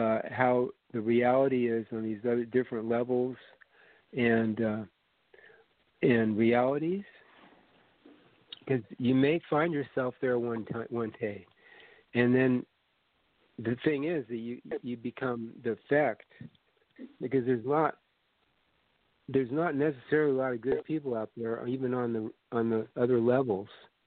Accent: Latvia; first language Latvian; English is a second language; It's my native country. My parents are both Latvian. I grew up speaking that as my first language. So I've been back there about 5 times.

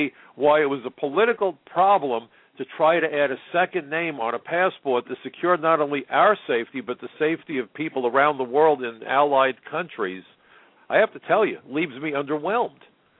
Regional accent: New York, United States; As a New Yorker, the ashes from 9/11 landed on my home and in part contained the remains of some of my neighbors.

